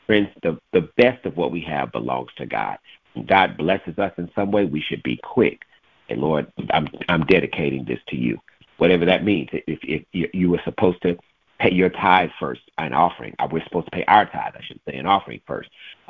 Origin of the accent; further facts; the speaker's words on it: St. Louis, Missouri, United States; I'm from St. Louis, Missouri, so I remember this one.